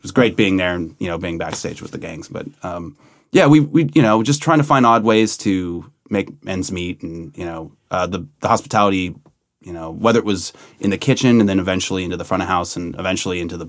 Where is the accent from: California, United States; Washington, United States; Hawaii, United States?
California, United States; San Francisco; I'm from San Francisco, California, originally. Family's Italian immigrants, first generation.